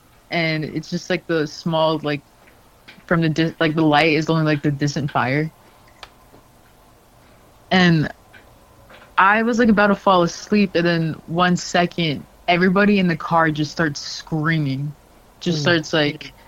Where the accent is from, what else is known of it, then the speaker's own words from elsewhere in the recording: Flandreau, South Dakota, United States; I'm from the Ndewa Kanta Wakpa Upakshan tribe from Flandreau, South Dakota. And I was raised very traditionally and, like, culturally really into that stuff by my father and mother.